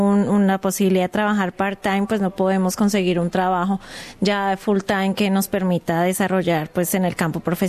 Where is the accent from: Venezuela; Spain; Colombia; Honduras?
Colombia; hablando como colombiana